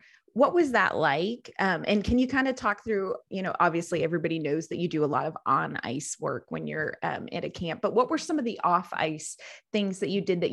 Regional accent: Pennsylvania, United States; Right. Okay, so I grew up in Pennsylvania.

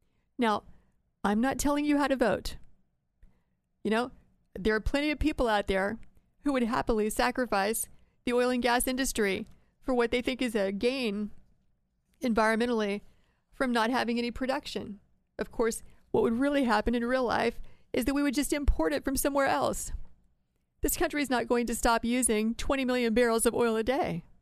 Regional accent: Ohio, United States; particularly in my home state of Ohio

